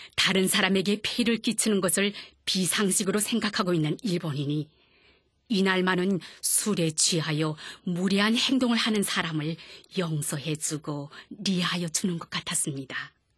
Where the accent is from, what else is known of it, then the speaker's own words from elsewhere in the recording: North Korea; now in Japan; 제가 북조선에서 왔다는 것을 알게 된 사람들 가운데는